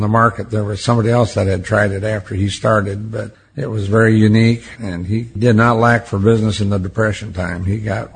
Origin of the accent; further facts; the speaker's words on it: Pipestone, Minnesota, United States; born there; I was born in Pipestone, Minnesota.